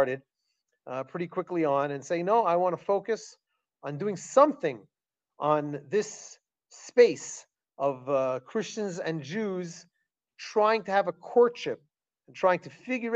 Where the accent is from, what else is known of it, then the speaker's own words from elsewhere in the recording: Queens, New York, United States; born there; I was born in Queens, New York, and I came upon the loves of my life because I was in a Orthodox Jewish Zionist youth movement called Bnei Akiva.